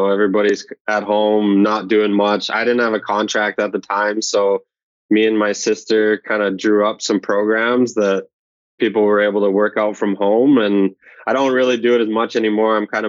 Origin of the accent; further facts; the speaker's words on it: Calgary, Alberta, Canada; it's only 2 hours away from my hometown in Calgary